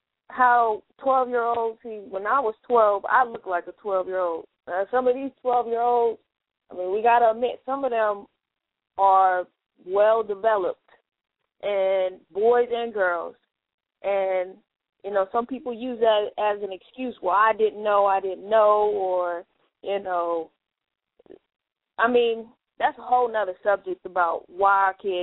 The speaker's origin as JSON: {"language": "English", "country": "Germany", "tie": "born or raised there", "said": "I remember when I was growing up in Germany, my report card, I never got to carry my report card home."}